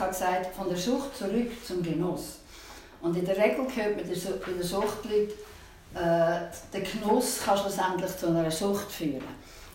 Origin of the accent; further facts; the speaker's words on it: Aargau, Switzerland; also born or lived in United States; Ich bin 80 bin ich aus Amerika zurückgekommen in den Kanton Aargau, in meinem Heimatkanton, als wo ich aufgewachsen bin